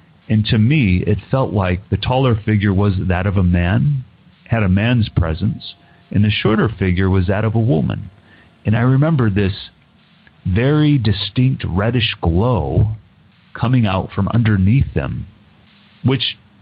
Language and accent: English; South Bend, Indiana, United States; moved away as an adult; now in Suwon, South Korea; and I'm originally from Indiana, South Bend, Indiana. And my story takes place back in 2002. Back in 2002, I made my first journey across the world to live in South Korea.